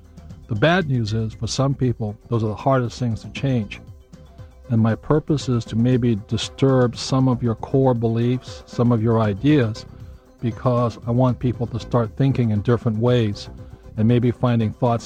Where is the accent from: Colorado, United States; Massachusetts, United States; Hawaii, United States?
Hawaii, United States; I'm a fourth-generation Japanese-American growing up in Hawaii.